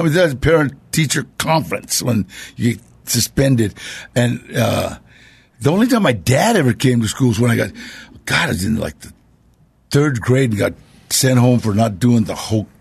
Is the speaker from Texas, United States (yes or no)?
no; Los Angeles, California, United States; born there; also born or lived in Burbank; I was born in Temple Street, then started off at Echo Park for a while. I was in Burbank for a while, and then I got in trouble, and I was evicted from Los Angeles.